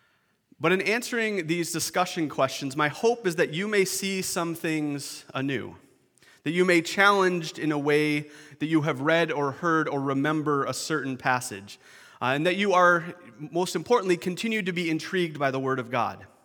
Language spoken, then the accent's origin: English; Canada; but I'm Canadian, and I'm really nice, so I'm not going to say anything about it.